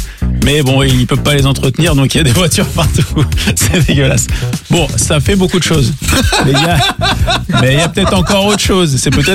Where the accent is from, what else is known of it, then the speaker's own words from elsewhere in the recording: Provence-Alpes-Côte d'Azur, France; nous on vient de PACA.